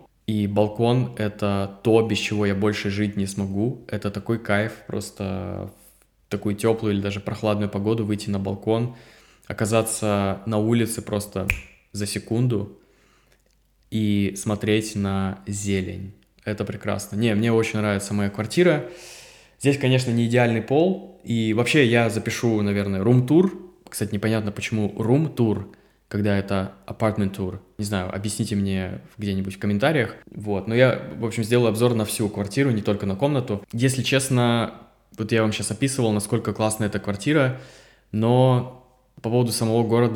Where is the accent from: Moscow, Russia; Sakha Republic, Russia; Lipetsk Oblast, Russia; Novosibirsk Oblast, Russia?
Novosibirsk Oblast, Russia; Novosibirsk; Я вообще из Сибири, из Новосибирска. У нас снег полгода, и мне этого хватило.